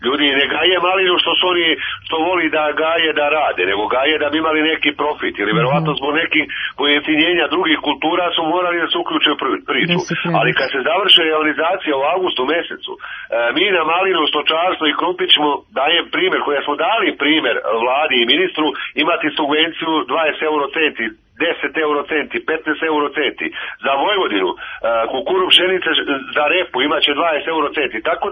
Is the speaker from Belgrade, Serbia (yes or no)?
no; Ivanjica, Moravica District, Serbia; Mi, nažalost, Ivanjica smo nerazvijena opština, odakle sam ja, znači marginalno područje